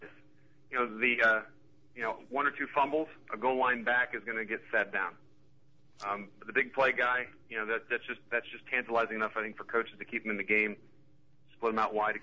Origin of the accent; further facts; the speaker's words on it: Akron, Ohio, United States; I grew up in Akron, Ohio, so I've got this little affinity for all the small Ohio teams.